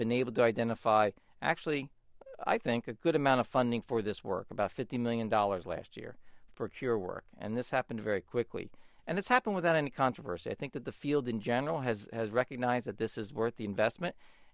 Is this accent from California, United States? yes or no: yes; San Francisco, California, United States; that could be done in my hometown, San Francisco, as well as in rural areas of Africa and elsewhere.